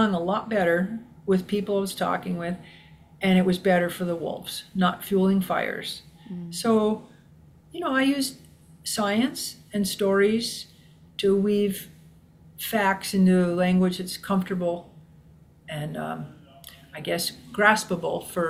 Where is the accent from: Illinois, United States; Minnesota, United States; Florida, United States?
Minnesota, United States; when I came here from Minnesota